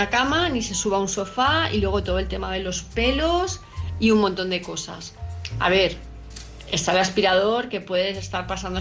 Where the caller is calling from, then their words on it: Palma de Mallorca, Balearic Islands, Spain; de Palma de Mallorca